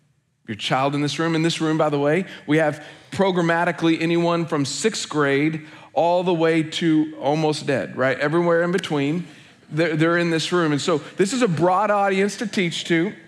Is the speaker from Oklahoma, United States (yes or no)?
yes; Oklahoma, United States; I grew up in the South, not like Alabama. Like, I grew up in Oklahoma. We consider ourselves a different South, but people in the Midwest don't